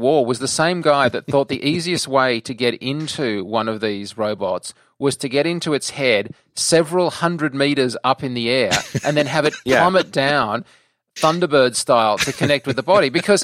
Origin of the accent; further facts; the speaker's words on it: Australia; I'm an Australian. I've lived here my whole life.